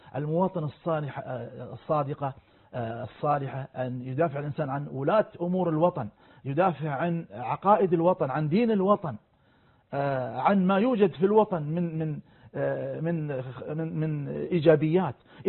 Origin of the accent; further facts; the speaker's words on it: Qatar; فنحن كقطريين أو نحن القطريين كيف نحافظ على وطننا؟